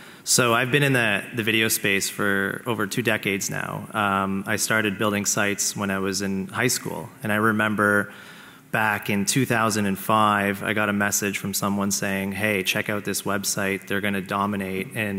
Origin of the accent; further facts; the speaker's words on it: Canada; And being a Canadian in Toronto, getting a sign up from a U.S. congressman, you're like, whoa.